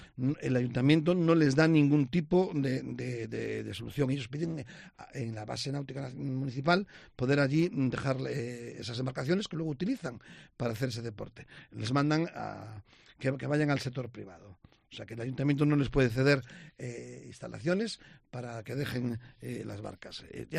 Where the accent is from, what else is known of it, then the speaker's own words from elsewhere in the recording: A Coruña, Galicia, Spain; como político y como gallego y como coruñés